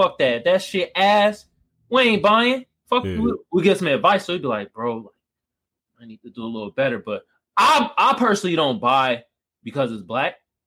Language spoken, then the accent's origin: English; Oakland, California, United States; now in San Diego, United States; like I live in San Diego, but I'm from the Bay. I'm from Oakland and shit.